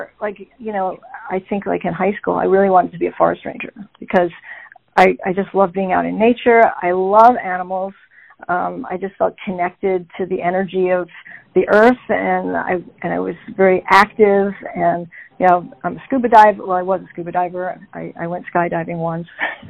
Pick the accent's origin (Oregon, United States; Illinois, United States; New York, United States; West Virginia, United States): New York, United States; New York City; born there; So I live currently in Melville, which is just on the other side of the Suffolk border. I was born in the city.